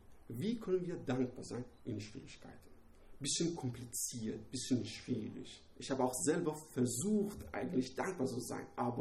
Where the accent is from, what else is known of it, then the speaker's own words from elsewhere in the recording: Iran; German is a second language; now in Germany; ich komme aus dem Iran. Jetzt bin ich seit fast 6 Jahren in Deutschland. Mein Deutsch ist nicht super gut